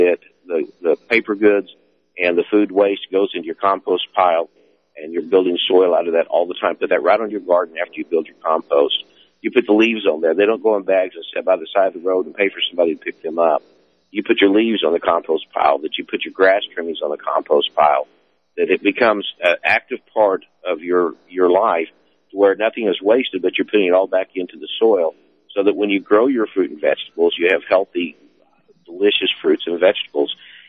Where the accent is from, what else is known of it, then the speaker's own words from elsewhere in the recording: Oklahoma, United States; I was born and raised around Oklahoma.